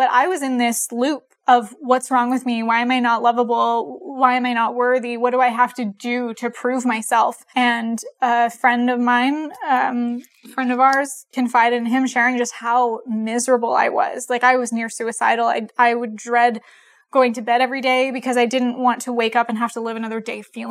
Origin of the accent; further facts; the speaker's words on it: Canada; I'm from Canada, and Canada marijuana is legal